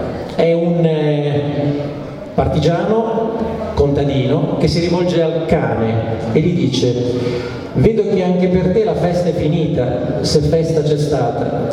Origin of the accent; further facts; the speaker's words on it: Liguria, Italy; Io sono ligure